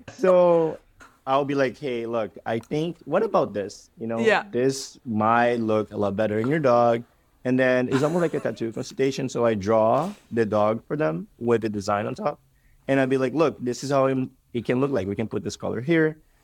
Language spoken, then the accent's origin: English; Brazil; moved away; You know, I came from Brazil with nothing, I grew up with even less.